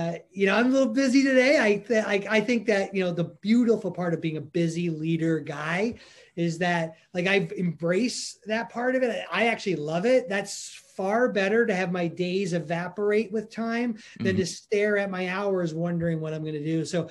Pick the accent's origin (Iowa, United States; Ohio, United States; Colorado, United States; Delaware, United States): Ohio, United States; So I'm from Ohio.